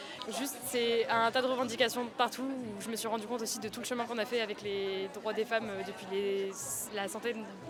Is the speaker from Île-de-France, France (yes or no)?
no; Toulouse, Occitanie, France; Je suis toulousaine, donc je suis plus habituée à des manifs un peu plus larges et tout.